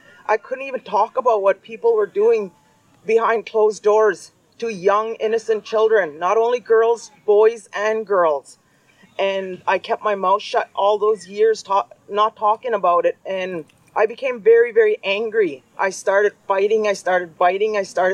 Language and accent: English; British Columbia, Canada; first language Tsilhqot'in; English is a second language; My first language is Tsilkotin, and my second language is English. I hung on to my language because of my grandparents.